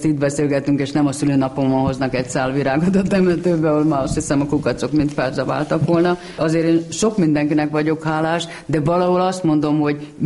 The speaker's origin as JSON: {"language": "Hungarian", "country": "Hungary", "said": "tájfutó vagyok, igen, és magyar, és egy kicsit svédül, igen."}